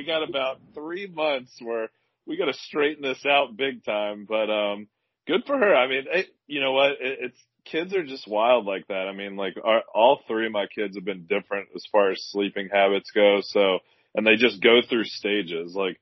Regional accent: Louisville, Kentucky, United States; I grew up in Owl Creek subdivision in Louisville, and I was on the swim team for a couple of years.

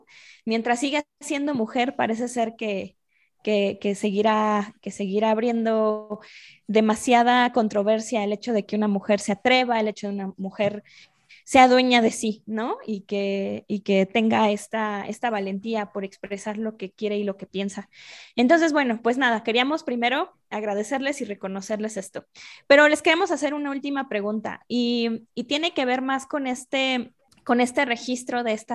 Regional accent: Mexico; yo como restauradora y como mexicana, si bien cuando surgió todo este movimiento yo no estaba en México

